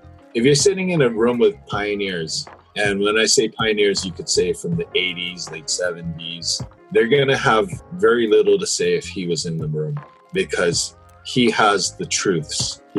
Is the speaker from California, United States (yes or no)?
yes; San Francisco, California, United States; born there; now in Hawaii, United States; So I wasn't born here. I was born in San Francisco and in and out travel from here to the Bay because my mother was here and my father was there.